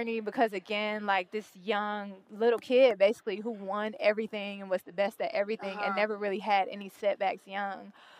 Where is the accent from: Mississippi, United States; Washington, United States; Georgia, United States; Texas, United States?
Georgia, United States; Decatur; So I grew up in Decatur, Georgia, which is a smaller suburb outside of Atlanta. But then we moved to Douglasville, which was more suburban.